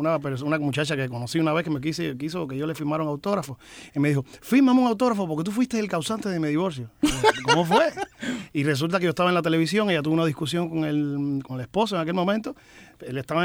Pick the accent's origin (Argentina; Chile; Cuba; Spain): Cuba; now in United States; Si tú supieras que yo llegué a Estados Unidos con el pelo corto. Porque ya cuando salí de Cuba, dije, bueno, ya eso fue una etapa